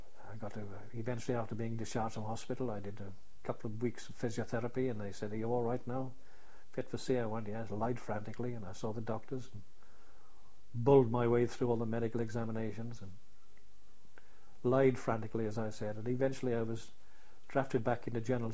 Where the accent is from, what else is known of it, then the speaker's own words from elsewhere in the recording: Ebbw Vale, Wales, United Kingdom; the train didn't go any further than Ebbw Vale, which is my hometown.